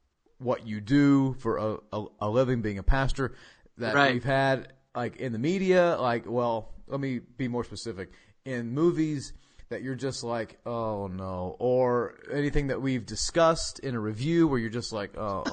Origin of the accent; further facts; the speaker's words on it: Indiana, United States; because I'm born and raised in Indiana, and anytime I see anything in the media